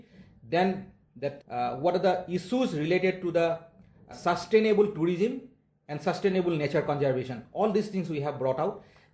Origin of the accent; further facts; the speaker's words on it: Assam, India; English is a second language; I am a person from Assam